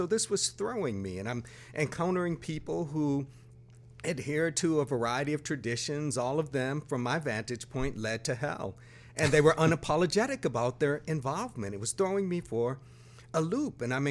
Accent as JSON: {"language": "English", "town": "Buffalo", "region": "New York", "country": "United States", "tie": "born or raised there", "said": "Well, I grew up in Buffalo, New York, very much involved in the church."}